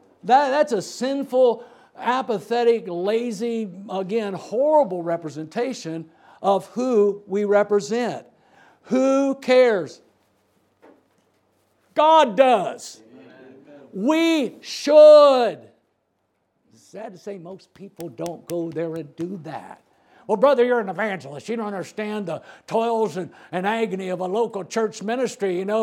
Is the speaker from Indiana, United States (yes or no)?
yes; Dunkirk, Indiana, United States; North of there, about 20 minutes, is Dunkirk, Indiana. That's where I grew up.